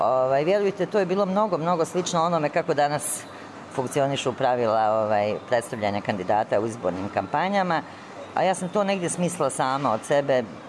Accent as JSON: {"language": "Serbian", "town": "Lončari", "region": "Republika Srpska", "country": "Bosnia & Herzegovina", "tie": "born or raised there", "said": "Ja sam odrasla u Lončarima i iz Oraše sam izašla kod mojih roditelja"}